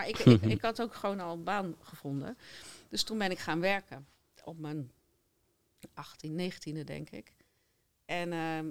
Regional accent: Duiven, Gelderland, Netherlands; also born or lived in Arnhem; Ik ben geboren in Arnhem en opgegroeid in Duiven.

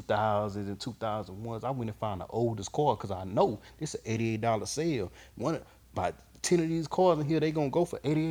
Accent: Houston, Texas, United States; Yeah, I'm from Acres Home.

